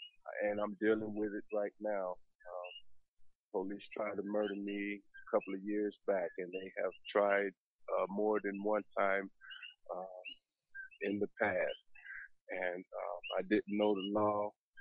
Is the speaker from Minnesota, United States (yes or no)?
yes; Minnesota, United States; I am from Minnesota, and I have I've been protesting against police brutality in Minnesota for a number of years.